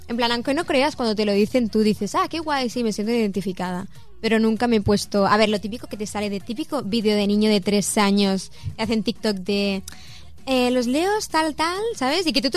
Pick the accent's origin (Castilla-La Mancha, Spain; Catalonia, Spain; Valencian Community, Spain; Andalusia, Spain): Catalonia, Spain; Como buena catalana soy muy rata.